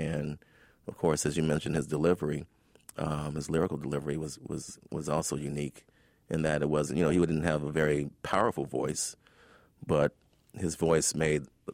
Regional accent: Chicago, Illinois, United States; As a poor black kid growing up in Chicago, I mean, you're just very observant.

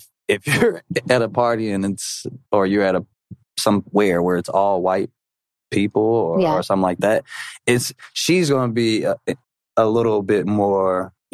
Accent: Minnesota, United States; But I got put in a box because I grew up in Minnesota for those more important years.

